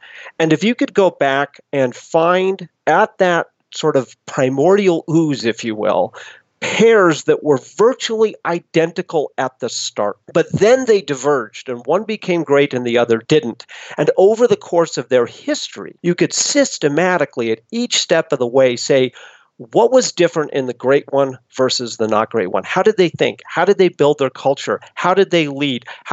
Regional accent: Boulder, Colorado, United States; And I grew up in Boulder, Colorado, but went away to college

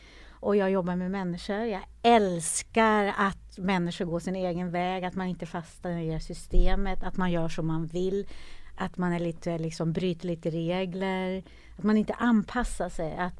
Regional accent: Norrland, Sweden; born there; jag är ju född i Norrland, en liten by i Norrland.

